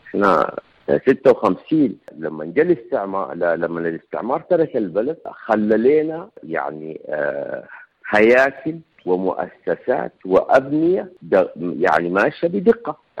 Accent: Sudan; عرفنا إنه نحن سودانيين، بقينا كمان بنتكون من عرب وغير عرب ومتحدين مع بعض ومسمين نفسها الأمة السودانية.

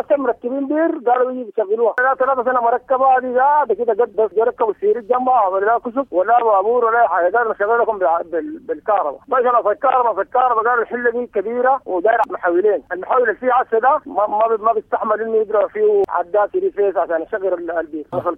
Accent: Sudan; قريتنا دي اكبر قرية في ولاية سنار.

